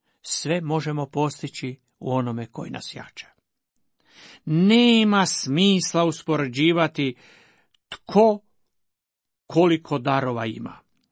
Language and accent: Croatian; Dalmatia, Croatia; ono što bi rekli kod nas u Dalmaciji